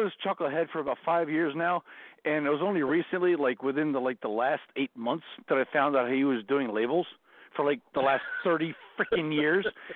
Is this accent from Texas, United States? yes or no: no; New Jersey, United States; People didn't know what to make of us because we're weird. We're from Jersey.